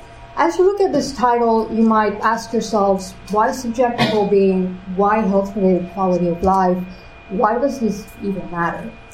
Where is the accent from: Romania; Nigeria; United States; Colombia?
Romania; Transylvania; moved away; because I'm originally from Transylvania. So for the people who don't know me